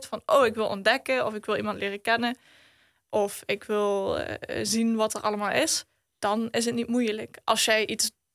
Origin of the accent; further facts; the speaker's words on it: Reuver, Limburg, Netherlands; born there; Ja, ik ben in Reuven geboren.